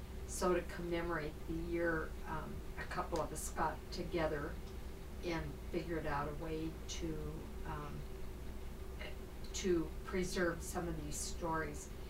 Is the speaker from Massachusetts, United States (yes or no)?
no; North Dakota, United States; From North Dakota.